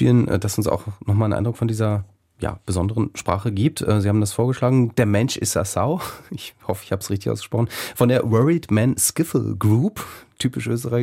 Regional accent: Berlin, Germany; passt man als Berliner wie ein Luchs auf, ob da jedes Wort stimmt oder eben nicht

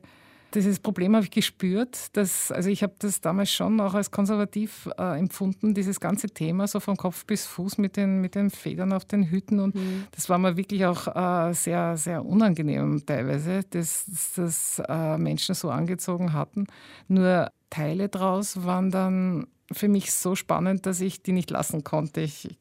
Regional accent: Gumpoldskirchen, Lower Austria, Austria; also born or lived in Linz; Eigentlich dann in Gumpelskirch in Niederösterreich, weil meine Eltern mit einem Jahr mich von Oberösterreich nach Niederösterreich gebracht hatten, weil mein Vater eine sehr gute Anstellung in Wien bekommen hatte.

